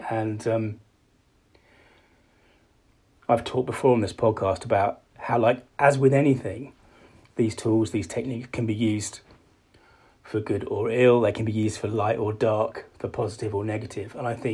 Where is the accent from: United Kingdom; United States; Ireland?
United Kingdom; obviously, I'm British. I'm standing here in Blighty.